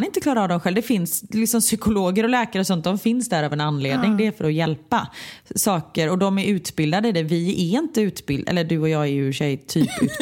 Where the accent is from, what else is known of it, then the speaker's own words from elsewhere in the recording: Gothenburg, Västra Götaland County, Sweden; jag kommer från Örgryte och du kommer från Kottedala, och det, vi har ju haft extremt olika uppväxter